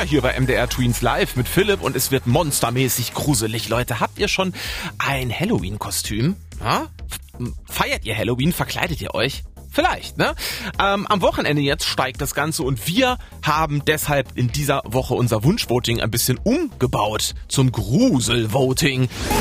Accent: Bielefeld, North Rhine-Westphalia, Germany; Arminia Bielefeld natürlich. Meine Heimatstadt.

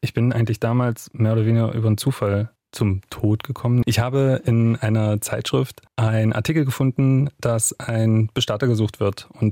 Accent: Bitterfeld-Wolfen, Saxony-Anhalt, Germany; also born or lived in Leipzig; now in Halle, Germany; Ich bin ursprünglich aus Wolfen, das ist richtig.

